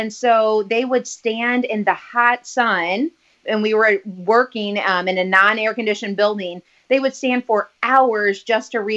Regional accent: Troy, Missouri, United States; I actually grew up in Troy, Missouri, and that's where I went to school all growing up in high school.

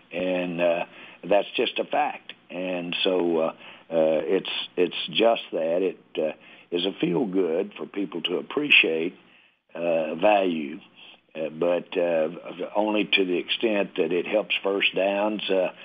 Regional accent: Los Angeles, California, United States; born there; But I was born in Los Angeles, and that is an attractive part of the world out there.

